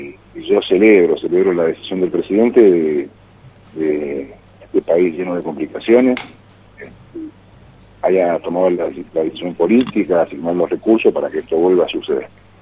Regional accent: Mendoza, Argentina; como mendocino

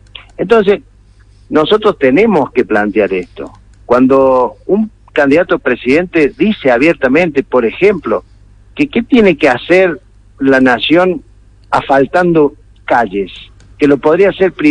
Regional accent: Villa Mercedes, San Luis, Argentina; yo soy de San Luis, pero soy de Villa Mercedes. Villa Mercedes es una ciudad de 120.000 habitantes.

